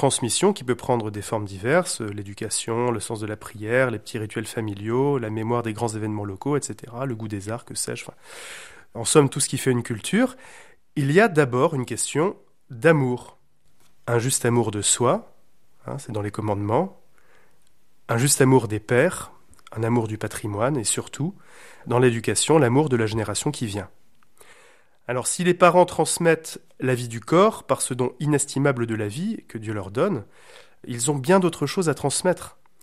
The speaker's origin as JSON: {"language": "French", "region": "Brittany", "country": "France", "said": "Mais chez nous, en Bretagne, il y a encore peu de temps"}